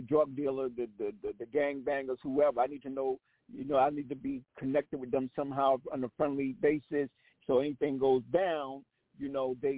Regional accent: Harlem, New York, United States; also born or lived in South Carolina; when I grew up in Harlem as a kid, I lived in South Carolina, but I lived in Harlem as well. We had both places.

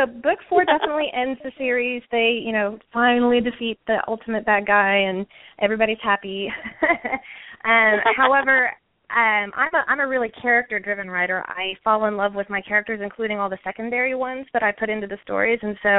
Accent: Texas, United States; And so, yeah, back in Texas and back in the Austin area. I grew up in Texas and went to Texas A&M.

